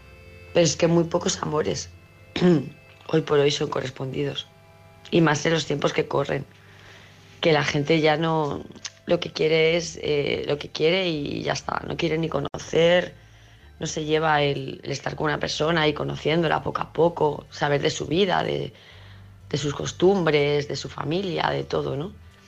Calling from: Palma de Mallorca, Balearic Islands, Spain; de Palma de Mallorca

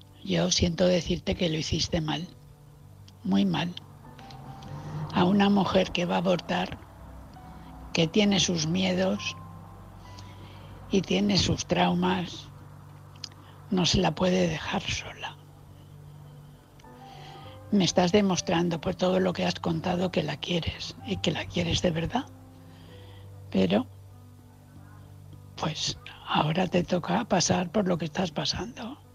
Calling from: Valencia, Valencian Community, Spain; de Valencia.

